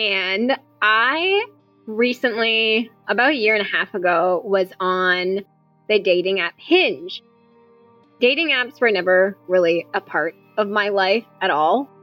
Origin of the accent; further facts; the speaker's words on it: New Jersey, United States; He was very sweet, very kind of Casanova, had that Southern charm, and I grew up in Jersey